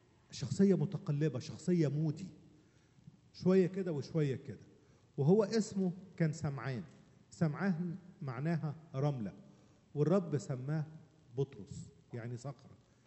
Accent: Upper Egypt, Egypt; عندنا في الصعيد

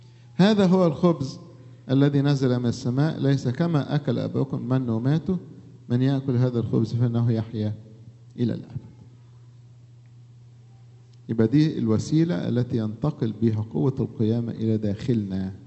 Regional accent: Egypt; ودي الحاجة اللي عندنا في مصر

